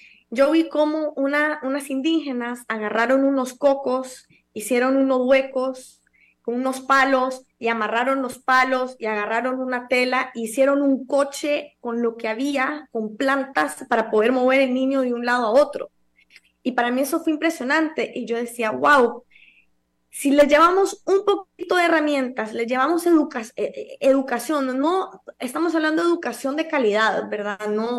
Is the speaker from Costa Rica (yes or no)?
yes; Costa Rica; me esté hablando a mí, que soy de Costa Rica, donde inventamos el ecoturismo, todos estos términos.